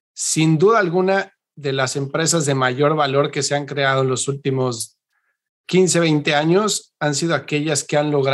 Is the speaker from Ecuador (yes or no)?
no; Mexico; Yo soy mexicano y desconozco cómo funciona esto en Latinoamérica